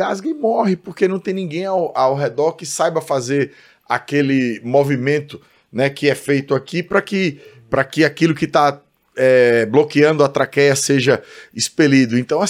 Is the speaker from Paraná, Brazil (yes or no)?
no; Maceió, Alagoas, Brazil; em Maceió, na minha terra